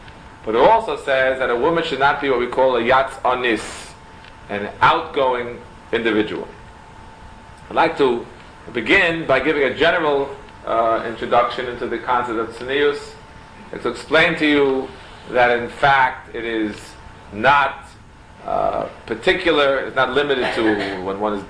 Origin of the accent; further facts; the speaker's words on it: Queens, New York, United States; I am from Queens.